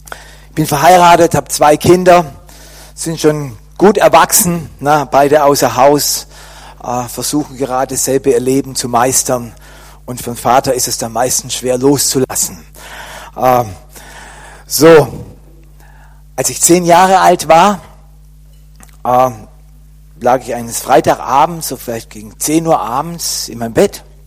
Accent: Crailsheim, Baden-Württemberg, Germany; now in Lüdenscheid, Germany; ich wohne jetzt im Lüdenscheid, aber ursprünglich komme ich eigentlich ganz hier aus der Nähe von Crailsheim. Ich kann jetzt auch sagen, grüß Gott. Und meine Wurzeln liegen hier auch in dem Schwabenland und im Hohenloher Land.

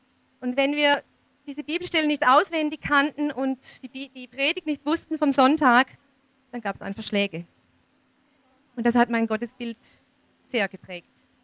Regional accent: Todtnau, Baden-Württemberg, Germany; Ich bin in Todtnau aufgewachsen. Meine Eltern sind auch von dort. Also ich bin so richtig echt Schwarzwald-Meidli.

